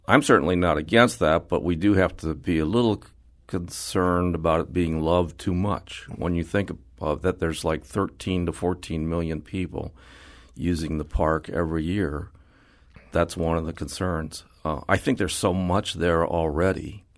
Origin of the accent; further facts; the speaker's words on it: St. Louis, Missouri, United States; well, I'm from St. Louis. We invented iced tea.